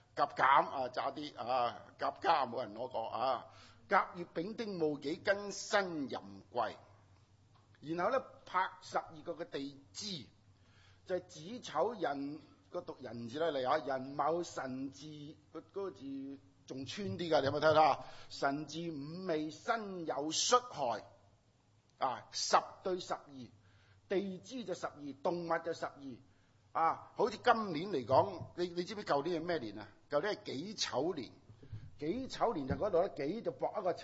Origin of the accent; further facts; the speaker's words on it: China; 我哋中國人好知㗎嘛